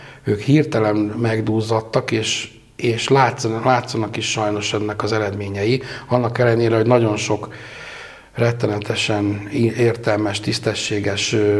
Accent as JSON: {"language": "Hungarian", "region": "Budapest", "country": "Hungary", "tie": "born or raised there", "said": "hát én pesti gyerek vagyok, Angyalföldön születtem, annak is a nem legfényesebb részén laktunk."}